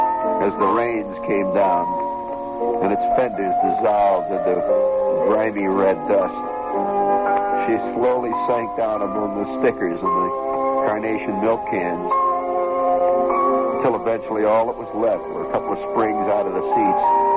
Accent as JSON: {"language": "English", "region": "Kentucky", "country": "United States", "said": "Ah, come on, I'm from Kentucky. We can always pronounce it terminal."}